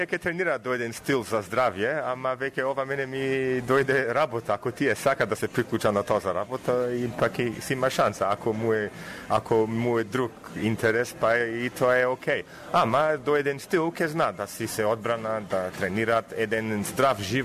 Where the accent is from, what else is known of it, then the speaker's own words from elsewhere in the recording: Sydney, New South Wales, Australia; Татко и мајка ми од Прилеп се, дошле 70-та година во Австралија, јас сум роден 74-та во Сидни, во Когра. И веќе таму сум пораснат, таму јазик учевме и на македонски